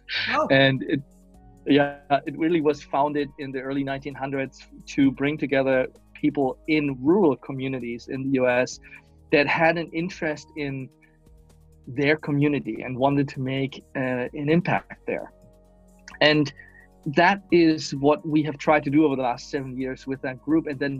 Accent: Germany; English is a second language; now in Charlottesville, United States; my background originally is I grew up in Germany

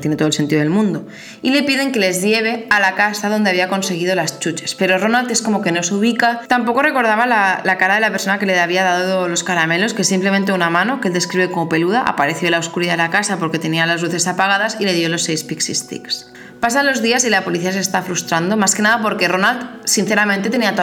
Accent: Catalonia, Spain; Aunque yo no debería decir eso porque soy catalana

